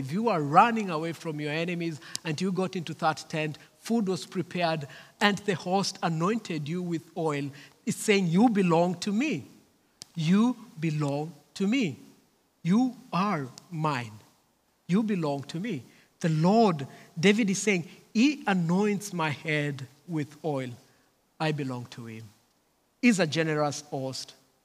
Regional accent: Kenya; first language Kamba; English is a second language; I always like when I read Psalm 23 in my native language, which is Kamba, because the emphasis of verses 6 is just beautiful.

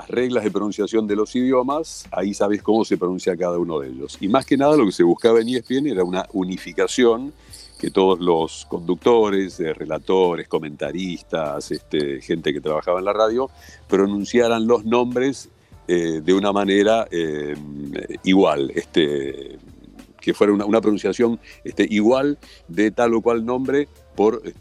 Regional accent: Argentina; hay nombres que, si tienen una pronunciación complicada para lo que es nuestra manera de hablar, los, entre comillas, los argentinizamos.

